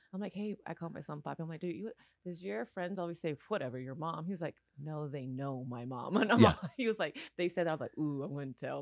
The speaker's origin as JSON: {"language": "English", "town": "San Diego", "region": "California", "country": "United States", "tie": "born or raised there", "said": "in San Diego."}